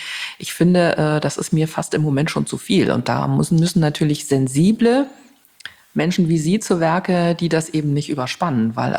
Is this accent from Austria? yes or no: no; Germany; Was für mich schön ist als Deutsche, ist vielleicht für jemand anders völlig langweilig.